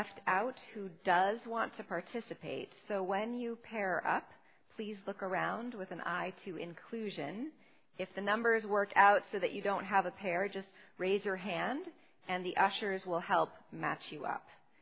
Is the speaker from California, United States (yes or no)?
yes; Los Angeles, California, United States; I grew up in Los Angeles. When I was in junior high, my daily walk to school took me past a particular evergreen tree. My neighborhood was mostly palm trees, eucalyptus, carob, and gum.